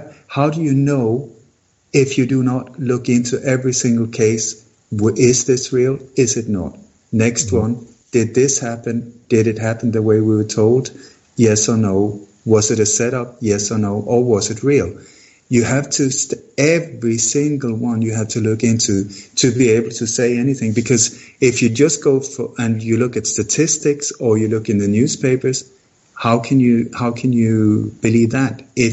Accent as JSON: {"language": "English", "country": "Sweden", "tie": "born or raised there", "also_born_or_lived": "Denmark", "second_language": "English", "moved": "yes", "said": "I grew up in Sweden. I was born in Denmark. I grew up in Sweden."}